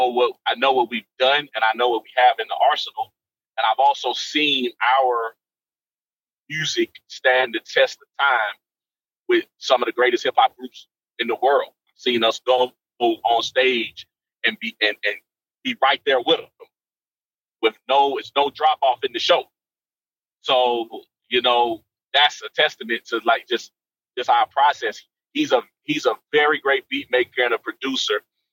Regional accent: Fairfield, Alabama, United States; I'm from Fairfield.

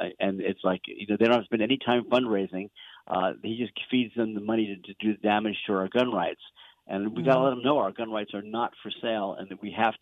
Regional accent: Washington, United States; I've seen it in my home state of Washington.

